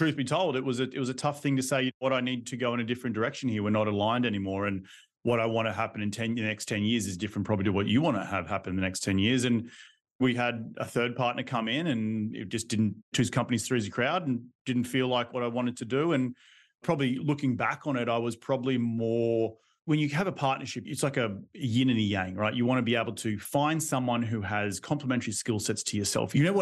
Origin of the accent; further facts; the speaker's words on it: Australia; Well, yep, originally from Australia, as you can tell. My West Texas accent gives it away. Moved out here in 2012